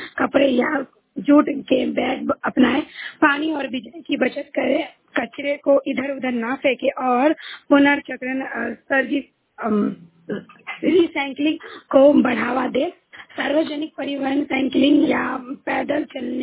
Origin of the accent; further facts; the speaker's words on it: Magrauni, Bihar, India; मगरौनी मधुबनी से।